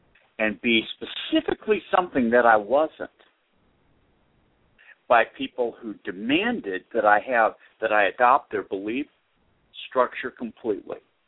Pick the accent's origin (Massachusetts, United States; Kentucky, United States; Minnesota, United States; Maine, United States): Massachusetts, United States; Boston; I was raised Irish Catholic in Boston, grew up in a liberal democratic household.